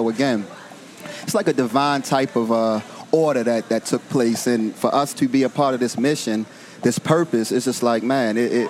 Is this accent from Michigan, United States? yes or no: no; Parkville, Maryland, United States; I'm from East Parkville area, okay. Dutch Village area, but I also have a lot of strong roots in the West Baltimore Park Heights